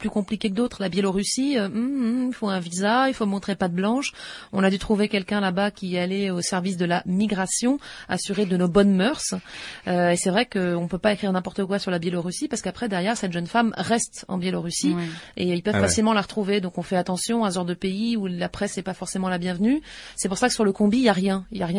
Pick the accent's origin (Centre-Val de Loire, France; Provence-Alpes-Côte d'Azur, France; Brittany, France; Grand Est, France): Grand Est, France; Strasbourg; moi je suis artiste, on est strasbourgeois, on est tout ça à la fois